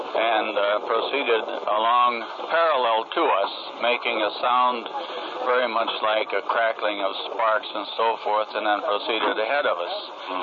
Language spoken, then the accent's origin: English; Hillsdale, Michigan, United States; I'm from Hillsdale, Michigan.